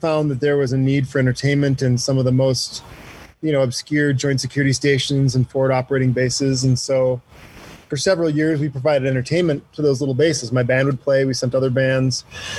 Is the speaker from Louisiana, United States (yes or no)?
no; Wisconsin, United States; now in Park City, United States; So, I mean, growing up in Wisconsin and, you know, living in Park City now, 2 inches of snow is a disappointment.